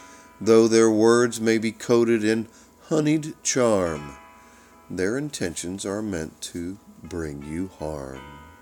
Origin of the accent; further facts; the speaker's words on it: Gainesville, United States; Growing up in Gainesville, I used to let any and all kids from miles around into my home.